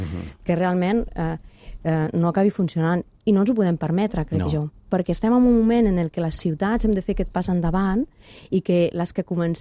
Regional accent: Ripollet, Catalonia, Spain; Jo soc del barri de Can Mas, de Ripollet, que va créixer en aquella època, no?

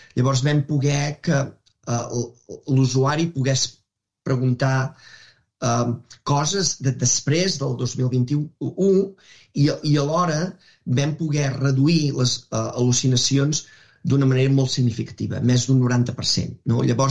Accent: Manresa, Catalonia, Spain; fes un itinerari per visitar Manresa, que és d'on soc jo

